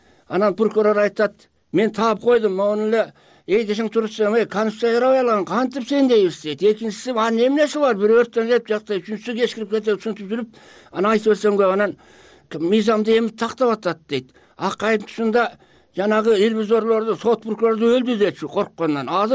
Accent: Toguz Toro, Jalal-Abad Region, Kyrgyzstan; Мен Тогуз Тородон келгем. … Тогуз Тородон Сарыбулуң айыл өкмөтүндө жашайм.

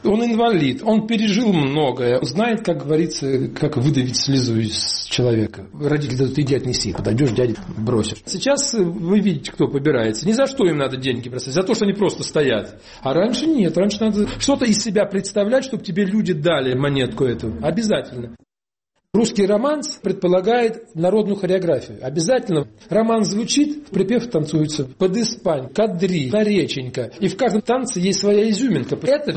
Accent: Uryupinsk, Volgograd Oblast, Russia; born or raised there

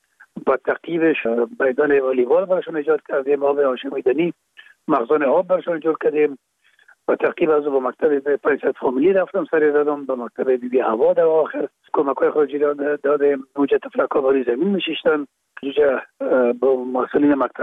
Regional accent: Kabul, Afghanistan; در کابل، شهید کابل به دنیا آمدیم، اصل مدرکه خانه کابل است

